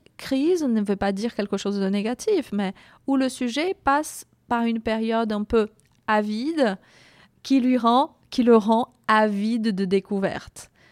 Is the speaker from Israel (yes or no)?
no; Brazil; now in France; moi, je suis migrante. Je suis brésilienne, je vis en France depuis 23 ans. Je suis migrante.